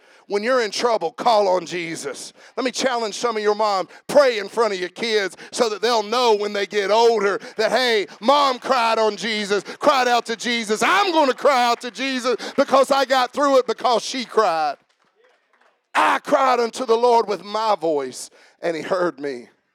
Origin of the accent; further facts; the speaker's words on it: Fargo, West Virginia, United States; I was from Fargo, West Virginia. I barely knew what was on the other side of Coal City.